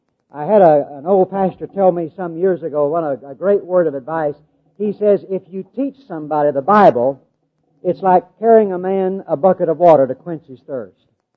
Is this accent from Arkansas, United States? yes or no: yes; Arkansas, United States; I grew up in Arkansas